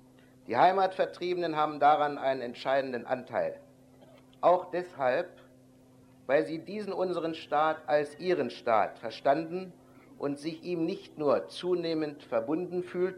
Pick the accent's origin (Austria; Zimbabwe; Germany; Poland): Poland; Wrocław, Lower Silesian Voivodeship; born there; als gebürtiger Breslauer glaube ich, mir diese Anrede erlauben zu dürfen